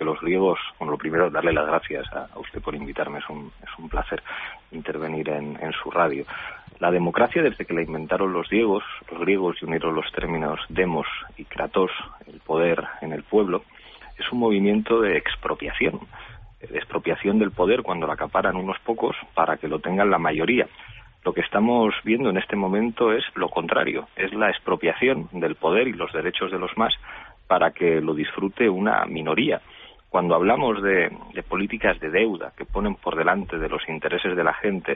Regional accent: Spain; Yo soy español y soy patriota

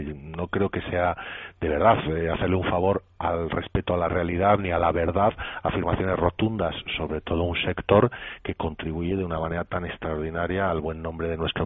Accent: Bilbao, Basque Country, Spain; Soy de Bilbao, soy del Athletic Bilbao

